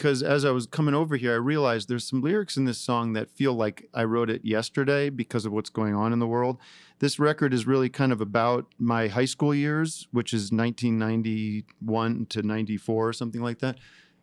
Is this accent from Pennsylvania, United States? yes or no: yes; Philadelphia, Pennsylvania, United States; But I know Kurt. I mean, we're both from Philly